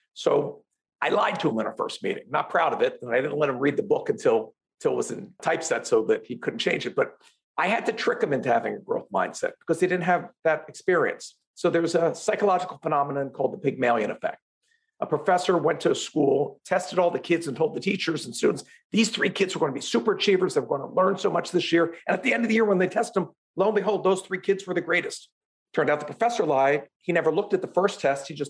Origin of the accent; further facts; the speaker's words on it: Philadelphia, Pennsylvania, United States; I'm from Philadelphia, I'm not a quitter.